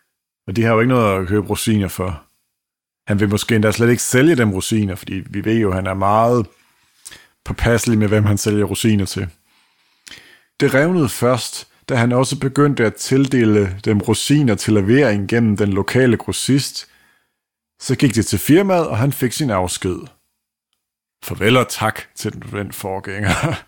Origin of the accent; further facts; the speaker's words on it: Vejle, Region of Southern Denmark, Denmark; now in Aalborg, Denmark; Vejle, jeg er fra Vejle. Jeg bor i Aalborg nu, men jeg er fra Vejle.